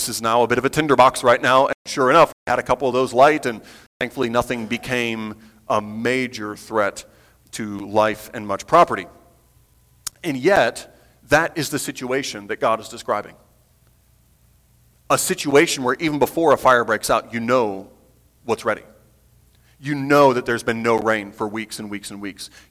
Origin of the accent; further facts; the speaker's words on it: Michigan, United States; I grew up in Michigan, and I like to tell people that Michigan is number two in everything.